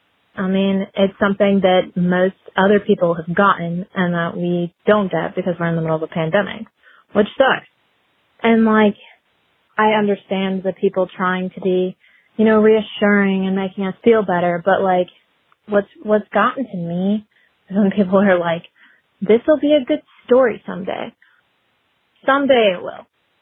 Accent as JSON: {"language": "English", "town": "Senoia", "region": "Georgia", "country": "United States", "said": "I'm from Senoia, Georgia."}